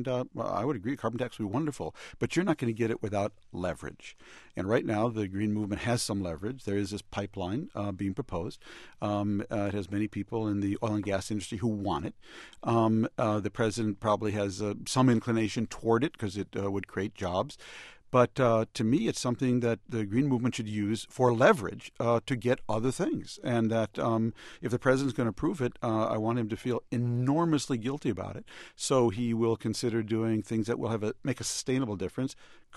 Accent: Beirut, Beirut Governorate, Lebanon; I don't come from the rainforest. I come from Beirut.

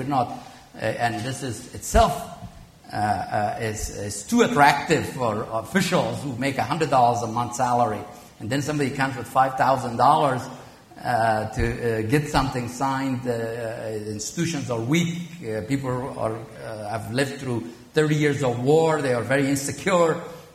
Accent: United States; I'm saying it as an American who worries about our security.

